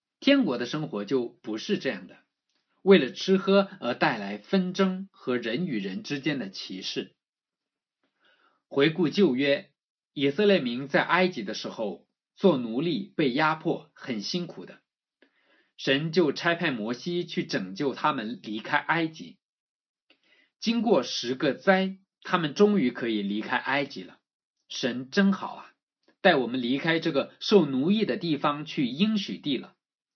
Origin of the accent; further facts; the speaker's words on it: China; 认为我们中国人传统习俗都不用公筷的